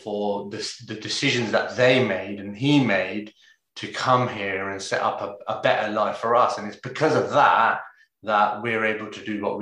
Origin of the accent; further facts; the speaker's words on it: Bedford, East of England, United Kingdom; so I'm from Bedford originally, same as you guys, born and bred, Queen's Park.